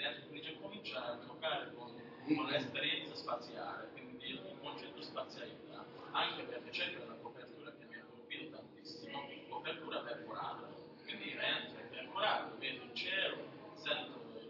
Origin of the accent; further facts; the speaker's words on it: Hungary; Italian is a second language; now in Rome, Italy; Visto che io sono ungherese, purtroppo in Ungheria non insegnano così per l'inglese